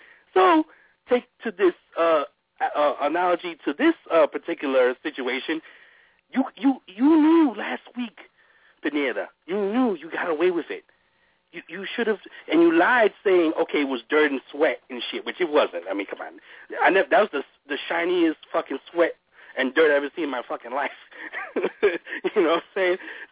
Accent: New York City, New York, United States; he pitched against the Red Sox at home at my hometown in New York City in the Bronx.

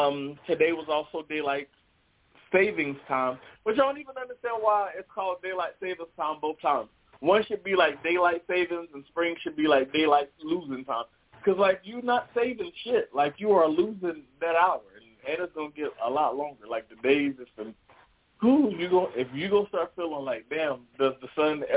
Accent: the South, United States; Like, I don't know how y'all play, but I'm from the South. We don't play like that.

